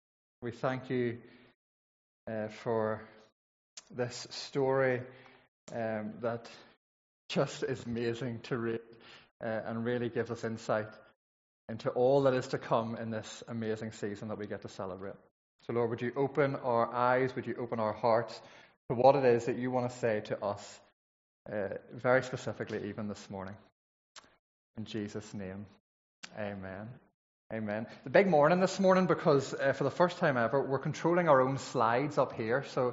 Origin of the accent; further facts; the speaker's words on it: Northern Ireland, United Kingdom; I grew up in County Fermanagh, and I went to school. I was educated, they tried to educate me in Batora Royal School in Enniskillen.